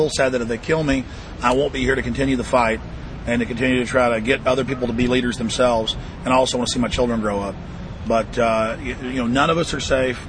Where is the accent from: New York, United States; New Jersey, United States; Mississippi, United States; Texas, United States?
Texas, United States; Austin; And I'm here from Austin, Texas.